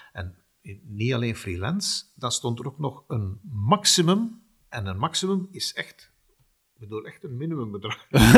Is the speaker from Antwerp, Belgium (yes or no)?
no; Lennik, Flemish Brabant, Belgium; Ik ben afkomstig van Lennek.